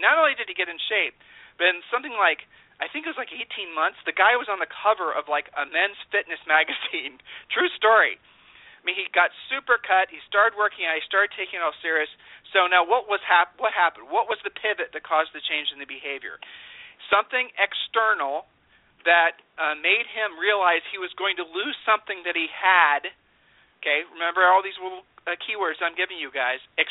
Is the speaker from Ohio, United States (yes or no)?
yes; Columbus, Ohio, United States; You know, we grew up in Columbus, Ohio, you know.